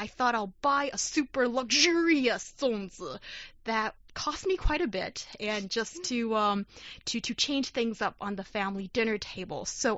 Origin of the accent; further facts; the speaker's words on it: Beijing, China; when I grew up in Beijing